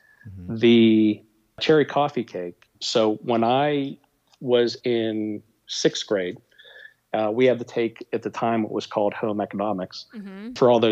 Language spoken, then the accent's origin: English; Pittsburgh, Pennsylvania, United States; So growing up in Pittsburgh, obviously, you have to be a Pirates, Penguins, Steelers fan.